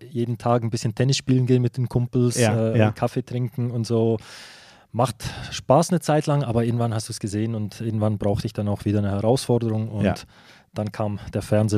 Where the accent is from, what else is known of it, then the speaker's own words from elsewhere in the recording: Switzerland; ich bin auch Schweizer. Ich bin in der Schweiz aufgewachsen. Ich habe den Schweizer Pass und ich fühle mich auch als Schweizer. Also nicht nur als Schweizer, aber ich habe das schon auch. Die Schweiz ist in meinem Herzen ist mein Zuhause.